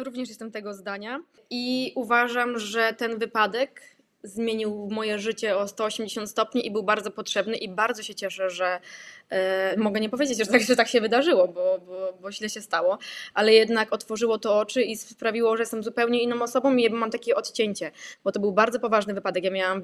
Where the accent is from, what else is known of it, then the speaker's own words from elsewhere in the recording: Oleśnica, Lower Silesian Voivodeship, Poland; W Oleśnicy, tutaj cały czas, gdzie mieszkam.